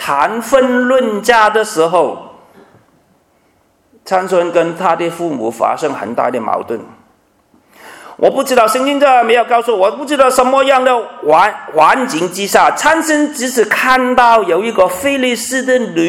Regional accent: Guangdong, China; first language Cantonese; Chinese is a second language; 真是我们广东话就是我们吃盐巴比你吃饭还要多，我这普通话怎么讲我不知道

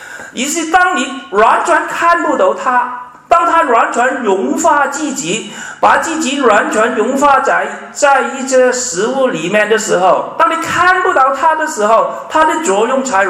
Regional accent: Hong Kong; 因为就是我是从香港来，很多人都知道，很多时候我们香港人呢

